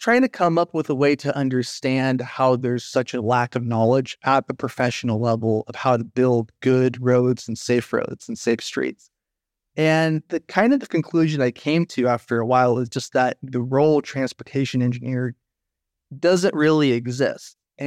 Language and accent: English; United States; I'm a transportation engineer from the United State